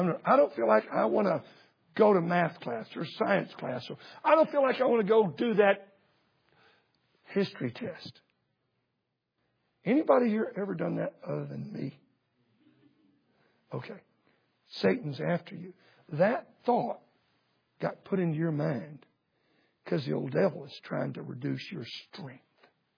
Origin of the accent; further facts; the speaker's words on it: Texas, United States; I'm from Texas. I don't need snails.